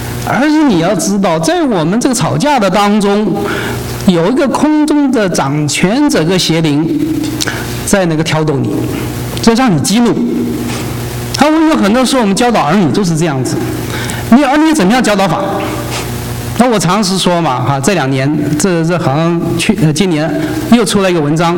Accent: Guangdong, China; 我是广东人

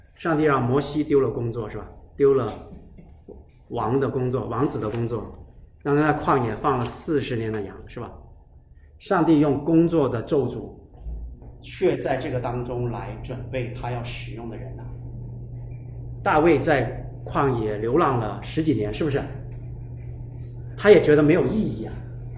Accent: China; 我们中国人经历过文化大革命，我们太懂这个了，什么东西都是大啊，什么东西都是从白手起家，重新另起炉灶，重搭起来啊。

